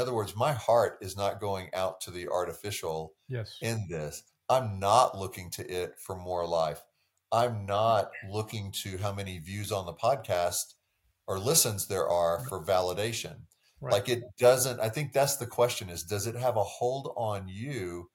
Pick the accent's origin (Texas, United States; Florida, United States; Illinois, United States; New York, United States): Texas, United States; I grew up in Texas.